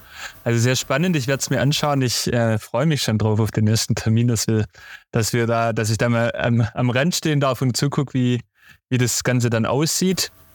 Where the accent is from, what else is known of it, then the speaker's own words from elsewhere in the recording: Rottenburg, Baden-Württemberg, Germany; ich komme ja aus Rottenburg, ich bin hier aus dem Zoll- und Albkreis